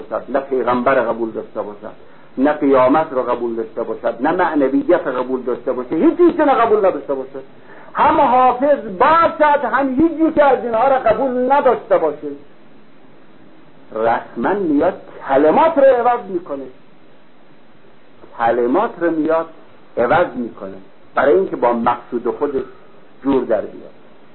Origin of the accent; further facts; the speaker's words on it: Sari, Mazandaran, Iran; من خودم اهل ساری هستم، ساری ما دارال مومنین هست